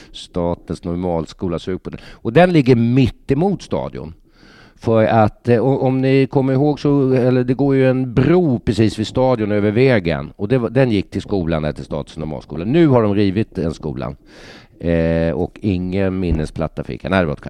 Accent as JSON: {"language": "Swedish", "town": "Stockholm", "region": "Stockholm County", "country": "Sweden", "tie": "born there", "said": "det här är verkligen mina hoods här vid stadion. För att jag föddes på Allmänna BB."}